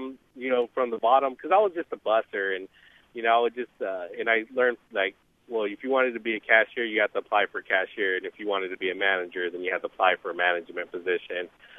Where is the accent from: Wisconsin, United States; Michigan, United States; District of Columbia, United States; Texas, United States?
Texas, United States; San Antonio; I grew up here in San Antonio, and right now I'm 31